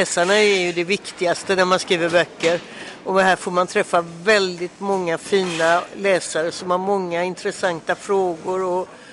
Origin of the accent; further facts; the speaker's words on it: Gothenburg, Västra Götaland County, Sweden; Jag är uppvuxen här i Göteborg, där bokmässan är. Min mamma var från Göteborg, min pappa var från Bohuslän. Så jag tycker att jag har ett ben i Göteborg och ett ben i Bohuslän.